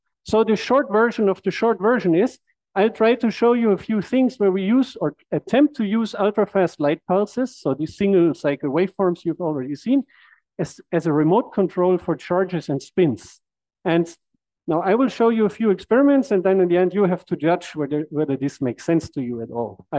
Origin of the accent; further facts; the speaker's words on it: Graz, Styria, Austria; So I'm visiting from Austria, from Graz.